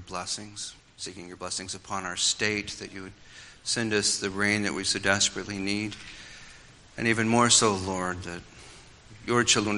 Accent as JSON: {"language": "English", "country": "Ireland", "said": "No, I'm Irish, I can say this."}